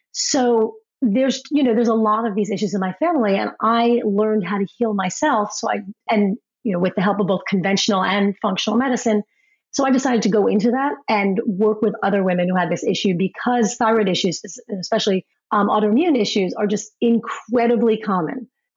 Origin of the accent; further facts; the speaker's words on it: Maryland, United States; we actually changed policy in my home state of Maryland